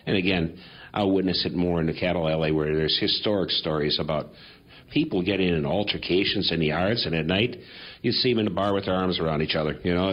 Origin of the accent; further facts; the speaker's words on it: Brookfield, Wisconsin, United States; also born or lived in Milwaukee; Well, I'm a suburban kid. I was born in Milwaukee. Age two, we moved to Brookfield.